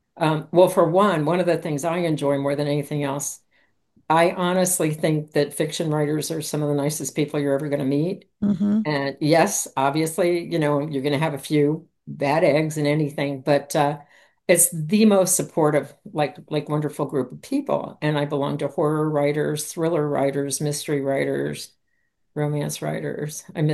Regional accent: Miami, Florida, United States; I'm from Miami, but when I was a little kid, I went to New Orleans with my dad, and I just fell in love with the zoo, and the whole look of it.

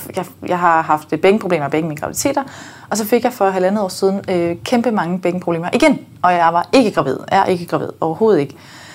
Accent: Region of Southern Denmark, Denmark; accent: South Jutlandic; Jeg snakker jo sønderjysk normalt.

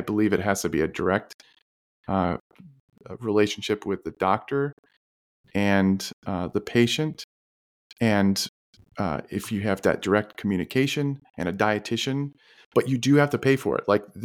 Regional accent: Holland, Michigan, United States; we're from Holland, Michigan. It's known for Dutch.

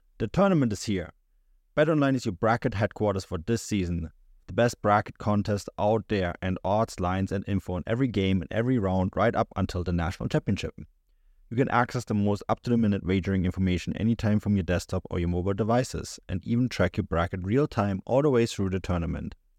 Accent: Germany; Even as a kid growing up in Germany, I hated the Sundays because you have all that free time to do stuff, right?

